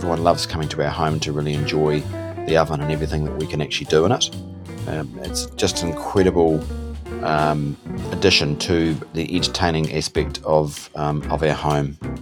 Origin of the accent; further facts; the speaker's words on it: Christchurch, Canterbury, New Zealand; I'm from Christchurch in New Zealand.